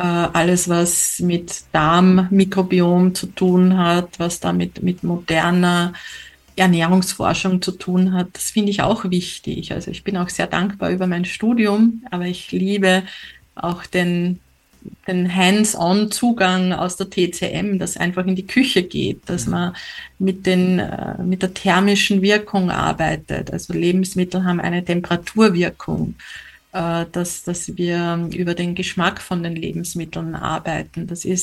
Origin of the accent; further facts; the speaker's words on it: Upper Austria, Austria; ich komme aus Oberösterreich, meine Uroma hat auch immer Suppen zum Frühstück gegessen